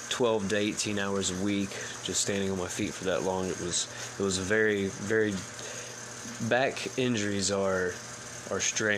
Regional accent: Florida, United States; she's the only family I have here in Tennessee, and I'm from Florida and don't really associate with the people around here

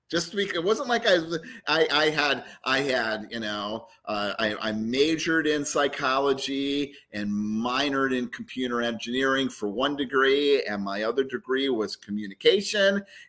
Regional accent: Florida, United States; And I was from, and I grew up in Florida.

